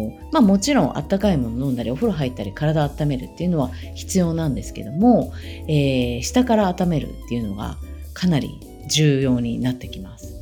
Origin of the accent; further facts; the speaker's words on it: Kansai, Japan; now in Tokyo, Japan; 私もともと関西出身なんですけど、関西と関東でも結構ねなんか時差があるというか